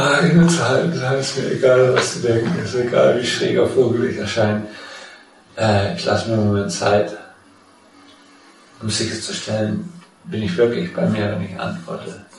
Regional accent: Scotland, United Kingdom; mein Sohn und seine Mutter, die waren in Schottland und ich komme aus der Ecke, ne?

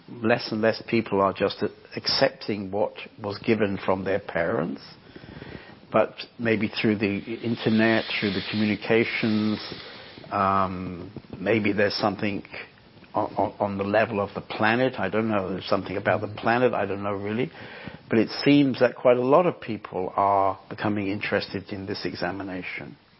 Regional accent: England, United Kingdom; because I'm English, the weather, you know.

